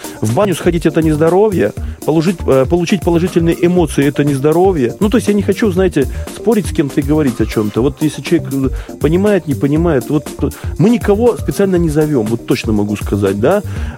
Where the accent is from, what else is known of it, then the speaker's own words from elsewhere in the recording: Belarus; Тяжело поднимаемся мы, белорусы.